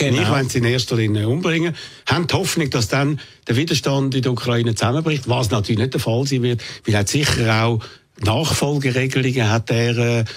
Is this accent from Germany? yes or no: no; Switzerland; Und wir als Schweizer müssen, ist meine Meinung, da auch Farbe bekennen